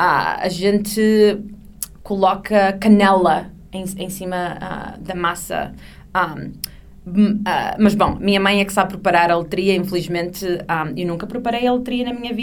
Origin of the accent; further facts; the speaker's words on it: North, Portugal; Na região do norte, de onde eu sou, nós comemos rabanadas, que eu acho que também são comuns por todo Portugal.